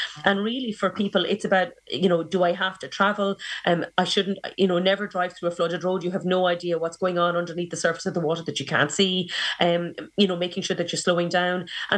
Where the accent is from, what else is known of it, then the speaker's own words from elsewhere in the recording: Munster, Ireland; I'm from South Tipperary, right? So I'm from a rural part of the country.